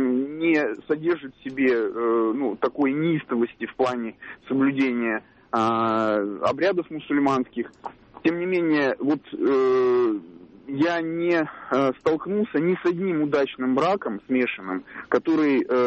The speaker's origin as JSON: {"language": "Russian", "region": "Almaty", "country": "Kazakhstan", "tie": "born or raised there", "moved": "yes", "lives_now": "Moscow, Russia", "said": "В силу определенных обстоятельств я достаточно долгое время прожил в городе Алма-Ата"}